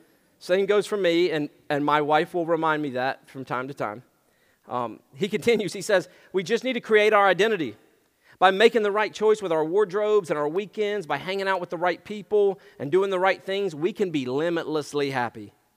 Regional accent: Kentucky, United States; So I'm from Kentucky.

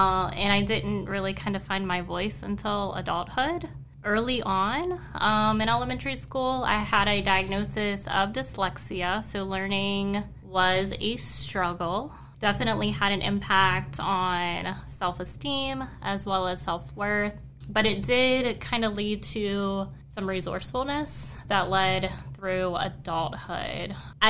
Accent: Virginia, United States; Okay, so I grew up locally here in the Shenandoah Valley.

